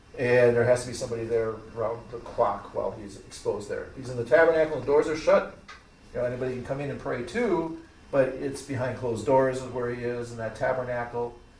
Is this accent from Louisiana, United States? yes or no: no; Milwaukee, Wisconsin, United States; If you remember, I'm from Milwaukee.